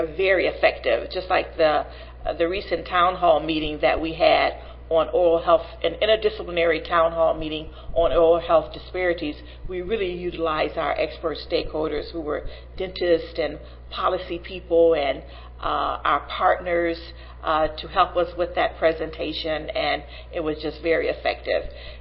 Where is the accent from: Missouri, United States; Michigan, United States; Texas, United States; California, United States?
California, United States; You can tell I'm from California and I want to say Medicare.